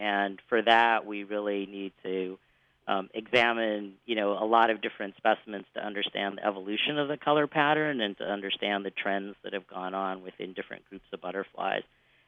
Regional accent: Texas, United States; I was 8 years old and I found a dead giant swallowtail in my yard where I grew up in Texas

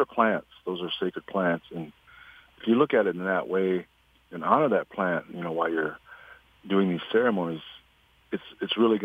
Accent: United States; Yeah, and it denies our nationhood as human beings. We're a Dakota nation.

